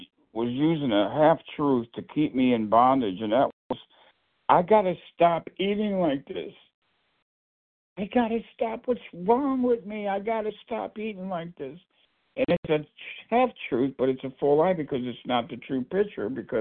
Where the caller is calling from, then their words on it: Buffalo, New York, United States; I'm calling in from Buffalo, New York, Western New York, and I'm a compulsive overeater.